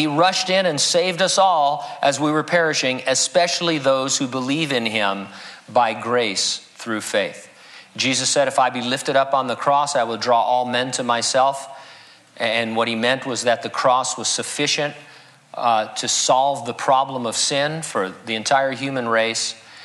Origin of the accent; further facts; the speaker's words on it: San Bernardino, California, United States; This week's tragic mass shooting in my hometown of San Bernardino immediately sparked a mini debate over calls for prayer in its aftermath.